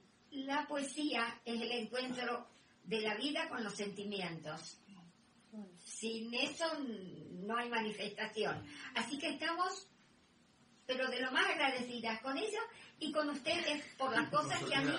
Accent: Argentina; somos argentinos, y hoy estábamos aquí

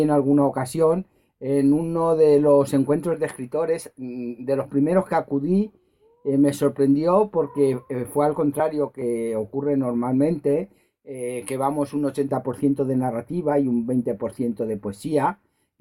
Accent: Aranjuez, Community of Madrid, Spain; soy de un sitio que indiscutiblemente nos arrastra la poesía. Yo soy de Aranjuez.

